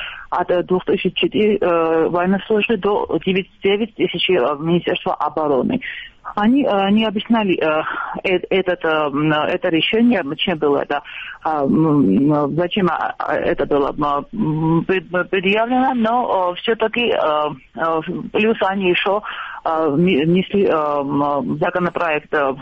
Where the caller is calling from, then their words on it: Tbilisi, Georgia; Я вас приветствую из Тбилиси.